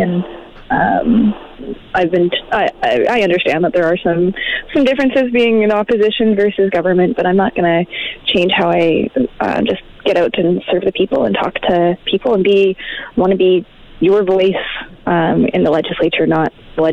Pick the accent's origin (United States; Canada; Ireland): Canada; Fort McMurray, Alberta; You know what? I grew up here in Fort McMurray, as you know.